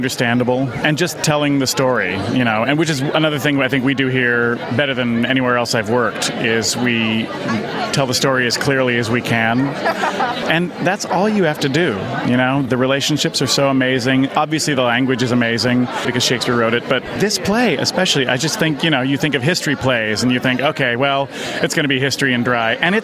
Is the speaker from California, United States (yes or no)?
yes; California, United States; now in New York City, United States; I'm from originally California, and I live in New York City.